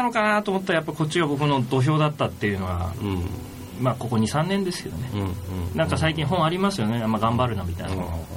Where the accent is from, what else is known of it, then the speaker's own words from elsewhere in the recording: Fukuoka, Japan; 僕もその福岡の出身でありながらメインで仕事やったのは東京大阪じゃないですか